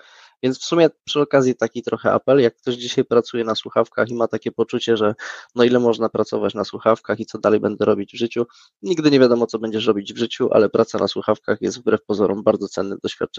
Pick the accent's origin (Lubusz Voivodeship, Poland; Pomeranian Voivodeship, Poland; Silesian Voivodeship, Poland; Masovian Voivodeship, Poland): Silesian Voivodeship, Poland; Jak patrzę na Śląsku, jakie są firmy, bo jestem ze Śląska